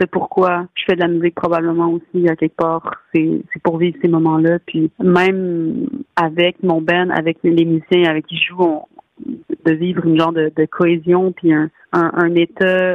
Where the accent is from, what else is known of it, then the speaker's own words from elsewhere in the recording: Quebec, Canada; Puis je suis québécoise, hein, donc dans ma culture, il y a aussi un besoin d'affirmation, puis une quête identitaire, un besoin d'affirmer notre identité.